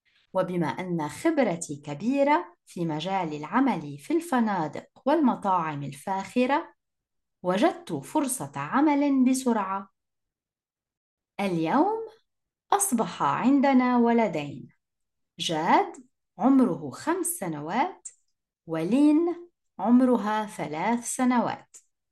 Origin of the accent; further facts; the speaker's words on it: Jordan; also born or lived in Austria / Canada; now in Paris, France; عمري 35 سنة. أنا أردنية الأصل، ولكنني تنقلت بين بلدان كثيرة لأدرس وأعمل. فقد سكنت في الأردن طبعا، وفي النمسا وكندا، وأنا اليوم أعيش في باريس منذ 4 سنوات،